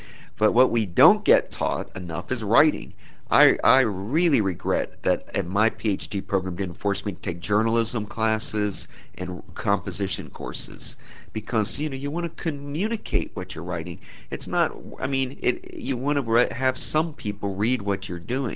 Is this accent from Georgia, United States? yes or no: yes; Atlanta, Georgia, United States; I was from Atlanta originally, and I've always found Jimmy Carter interesting.